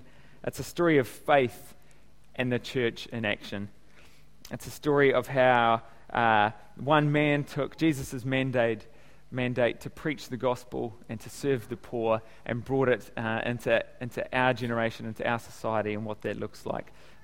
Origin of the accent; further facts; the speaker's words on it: Tauranga, Bay of Plenty, New Zealand; I grew up in Tauranga, in Otamodai.